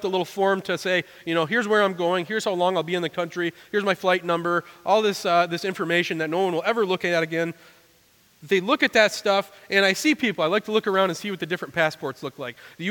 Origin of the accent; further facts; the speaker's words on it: Grand Rapids, Michigan, United States; born there; I was born in Grand Rapids. I am a citizen here. My birth certificate says I'm from here. My parents were from here.